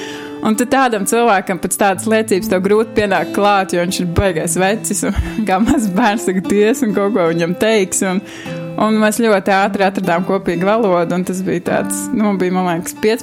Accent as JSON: {"language": "Latvian", "town": "Ogre", "region": "Vidzeme", "country": "Latvia", "said": "Es nāku no Ogras. Un, jā, un tā es tur jau kā kristīga ģimene, tad svētdienas skola"}